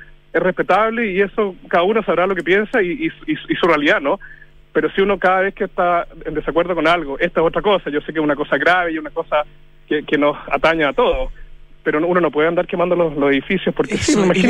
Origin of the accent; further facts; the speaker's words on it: Chile; los edificios, las calles, las tazas, los árboles, nos constituyen como chilenos y como personas